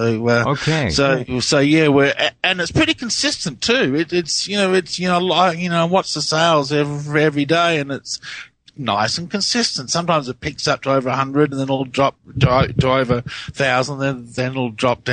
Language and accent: English; Adelaide, South Australia, Australia; whether you fly from Adelaide, from my hometown in Adelaide, straight through to London or via the United States.